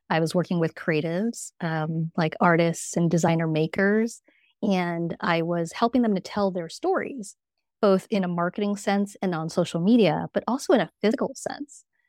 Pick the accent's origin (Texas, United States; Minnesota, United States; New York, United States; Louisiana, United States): New York, United States; moved away as an adult; also born or lived in London; now in Portugal; I am originally from New York. So that's the New York part. My mom was also a proud Chinese American New Yorker. And I also lived in London for 8 years.